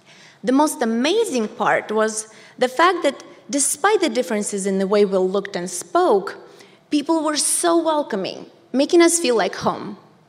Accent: Angarsk, Irkutsk Oblast, Russia; English is a second language; I was born in Angarsk, a small town in Siberia, where the most popular activity was ice skating.

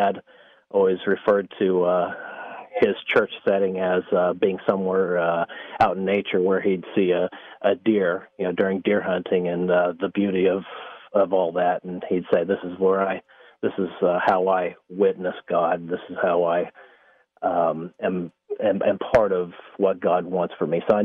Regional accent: Kansas, United States; now in Oklahoma, United States; Well, actually, I'm originally from Kansas, on western Kansas. I grew up in a little town situated on the Arkansas River.

